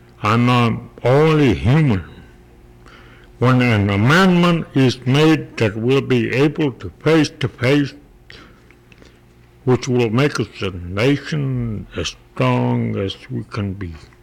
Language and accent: English; United States; I must not make that statement because I am an American as much as you are